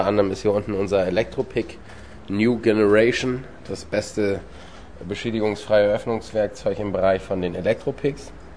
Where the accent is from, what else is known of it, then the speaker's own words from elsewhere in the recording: Germany; born there; Herkunft, ich bin in Deutschland geboren, meine Eltern sind Palästinenser und jordanische Staatsbürger.